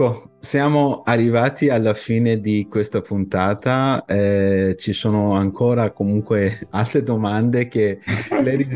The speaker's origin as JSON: {"language": "Italian", "country": "Iran", "said": "nel mio paese di origine l'Iran è proprio abbiamo questo stile di avere prima avere una conoscenza con la controparte"}